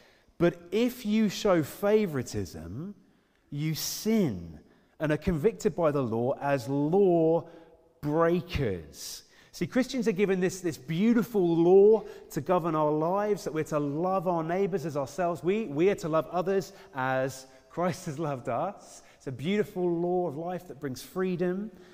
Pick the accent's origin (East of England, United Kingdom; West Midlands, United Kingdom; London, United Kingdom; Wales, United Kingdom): East of England, United Kingdom; Cambridge; I grew up in Cambridge, and every summer in Cambridge, it was hilarious.